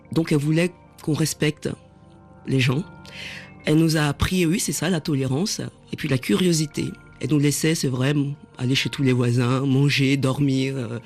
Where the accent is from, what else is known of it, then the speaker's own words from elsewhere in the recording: Yopougon, Abidjan, Côte d’Ivoire; quand j'étais petite, encore à Yopougon